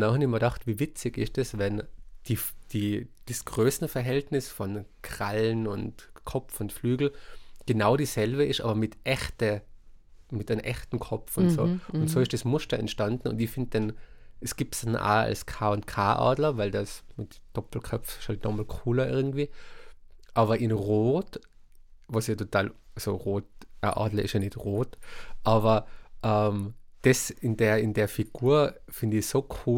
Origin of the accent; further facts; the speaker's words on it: Tyrol, Austria; vielleicht wäre dann das als Tiroler nochmal ein bisschen mehr eingeimpft. Der ist einfach da. Das ist, du hast den Dialekt